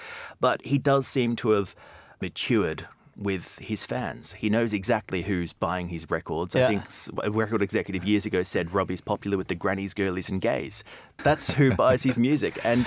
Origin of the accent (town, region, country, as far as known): Australia